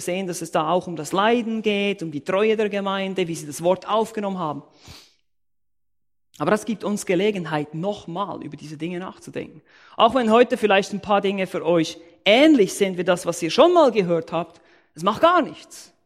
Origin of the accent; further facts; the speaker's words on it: Switzerland; Ich bin Schweizer, ich weiß, von was ich rede.